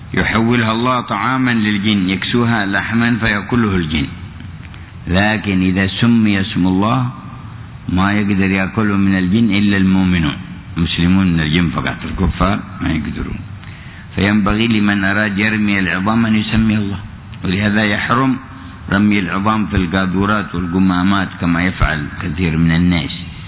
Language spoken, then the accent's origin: Arabic; Yemen; وكان بعض علماء في تهامة عندنا في اليمن